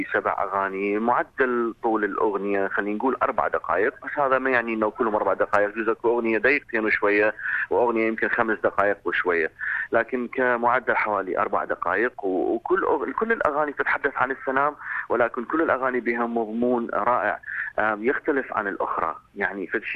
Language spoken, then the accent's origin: Arabic; Iraq; يمثلنا كلنا كعراقيين من بلاد الرافدين